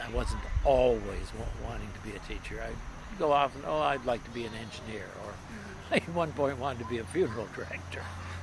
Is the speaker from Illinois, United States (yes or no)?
yes; Peoria, Illinois, United States; I grew up in the Midwest. I was born in a city called Peoria, Illinois, but after about 6 years, we moved to a smaller town outside Peoria, a little teeny tiny town of 1,500.